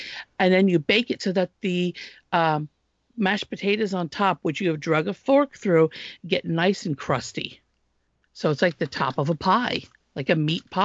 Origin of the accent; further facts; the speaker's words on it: Pennsylvania, United States; I grew up in Pennsylvania. I am English, Irish, a little bit of Potawatomi